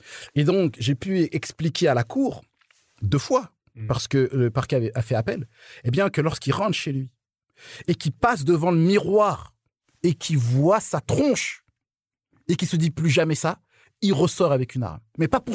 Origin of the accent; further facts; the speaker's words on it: Côte d’Ivoire; born there; moi je suis né en Côte d'Ivoire.